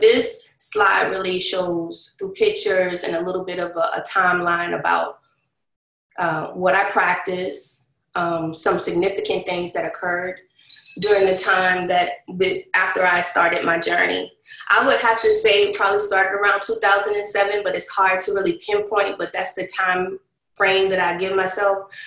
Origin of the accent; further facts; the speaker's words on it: Savannah, Georgia, United States; Again, I'm from Savannah, Georgia, too.